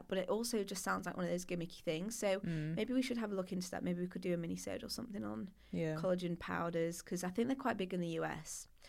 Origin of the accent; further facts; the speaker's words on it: Yorkshire and the Humber, United Kingdom; no, I'm from this place called Yorkshire near Sheffield.